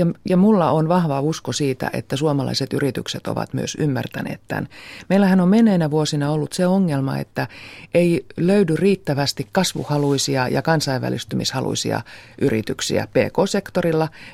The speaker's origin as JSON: {"language": "Finnish", "town": "Turku", "region": "Southwest Finland", "country": "Finland", "tie": "born or raised there", "lives_now": "Lieto, Finland", "said": "minä olen syntyperäinen turkulainen, mutta asun Liedon kunnassa."}